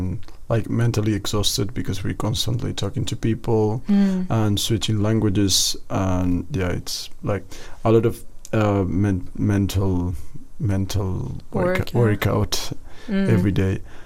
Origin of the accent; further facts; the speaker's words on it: Valencia, Valencian Community, Spain; English is a second language; now in Bergen, Norway; Mm-hmm. I come from Valencia in Spain. I'm actually a student now. I'm studying physics and I've spent 1 year in Bergen on an Erasmus program.